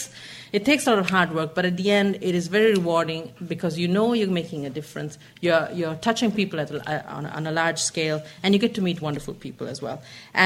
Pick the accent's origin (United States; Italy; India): Italy; now in Ireland; He was born and brought up in Ireland. I was born and brought up in Italy.